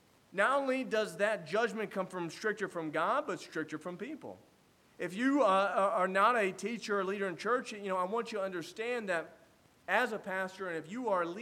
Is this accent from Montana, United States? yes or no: no; Indiana, United States; The reason why, because when I was growing up in Indiana, we'd go over at one of my neighbor's houses.